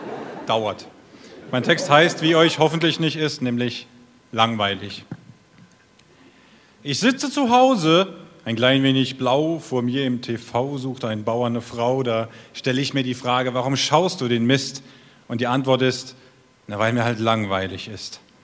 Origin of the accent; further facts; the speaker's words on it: Nuremberg, Bavaria, Germany; Ich komme aus Nürnberg